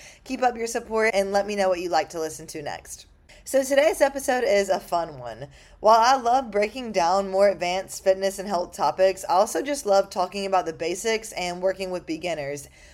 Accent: Mobile, Alabama, United States; now in Miami, United States; I'm from Mobile, Alabama, for those of you who don't know. So I moved to Miami about a little bit over 2 years now.

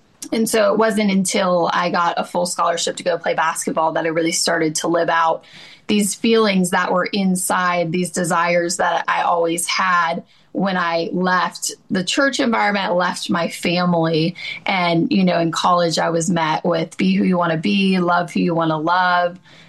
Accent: Georgia, United States; Yeah, so I was born and raised in Georgia.

